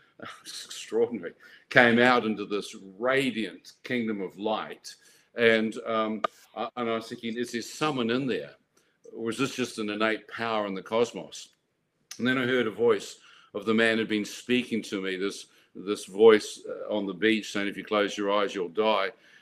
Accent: New Zealand; Born and bred in New Zealand and was traveling surfing around the world.

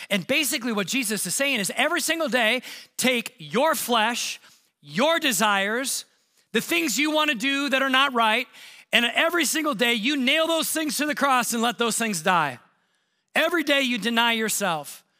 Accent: United States; And I'm going to say something that just Americans don't like it, including me, and I'm an American.

